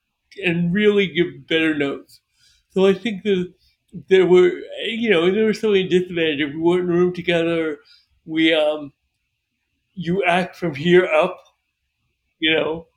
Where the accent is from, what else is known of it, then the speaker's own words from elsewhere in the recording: New York, United States; moved away; also born or lived in Florida; I was from New York, moved to Florida.